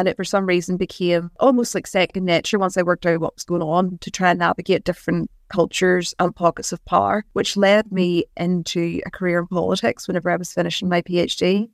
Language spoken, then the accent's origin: English; Northern Ireland, United Kingdom; I'm from Northern Ireland. I was raised Catholic, probably from a predominantly nationalist family, but I grew up in a loyalist town. And I went to a Catholic primary school